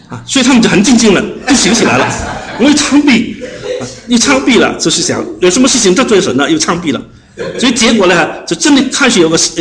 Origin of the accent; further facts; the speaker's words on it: Hong Kong; 就是他鼓励我们香港人讲普通话啊，因为香港人呢，我们一般来讲呢就不喜欢讲普通话的